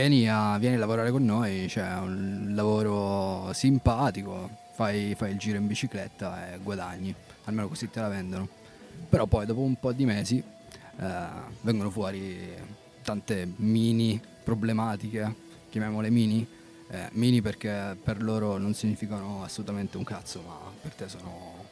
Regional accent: Apulia, Italy; now in Turin, Italy; qui a Torino perché giù da me la situazione lavorativa, sono pugliese, non è delle migliori

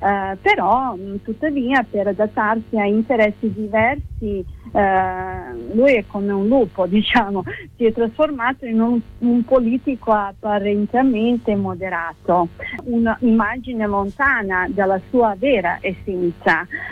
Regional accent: Serbia; Italian is a second language; sono una serba che ha anche manifestato negli anni 2000 contro il regime di Milošević, e quindi conosco molto bene il mio popolo

